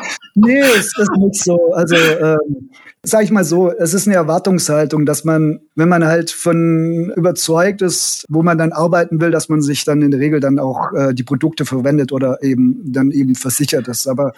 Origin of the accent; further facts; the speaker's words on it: Baden-Württemberg, Germany; Ich weiß nicht, ob ihr das rausgehört habt, ja, aber ich bin doch Schwabe.